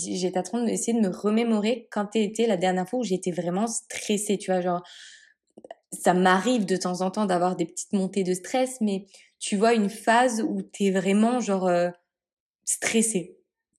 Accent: France; celles que tu peux vivre, on va dire, en tant que Français en France

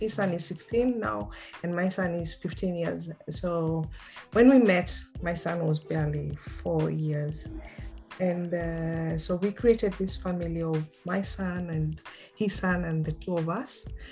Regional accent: Mombasa, Coast, Kenya; born or raised there; also born or lived in Dubai / Uganda; now in Denmark

